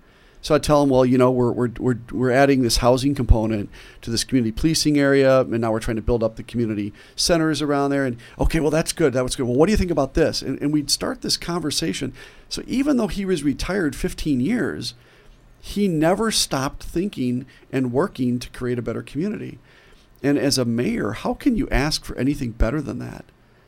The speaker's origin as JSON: {"language": "English", "town": "Racine", "region": "Wisconsin", "country": "United States", "tie": "born or raised there", "said": "But I remember, you know, growing up in Racine and Sam Johnson talking about sustainability."}